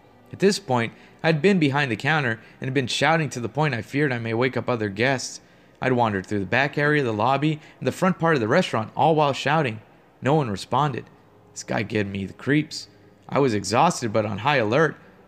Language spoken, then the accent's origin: English; Nebraska, United States; it's the best value hotel in my hometown, which is back in Nebraska.